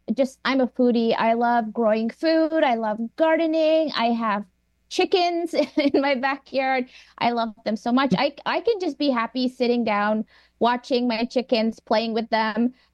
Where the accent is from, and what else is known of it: Indonesia; born or raised there